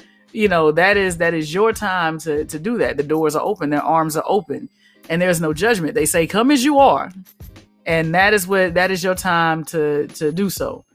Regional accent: Alabama, United States; So I grew up in the South. Alabama, to be precise. And I can remember, you know, as a kid going to church with my mom, with my grandparents

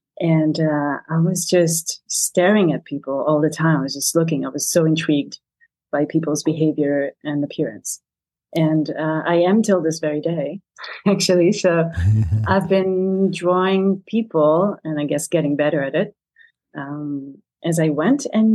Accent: Tel Aviv, Tel Aviv District, Israel; moved away as an adult; now in Berlin, Germany; I come from Israel. So that's where I'm originally from. And I lived in Tel Aviv for 7 years before coming here.

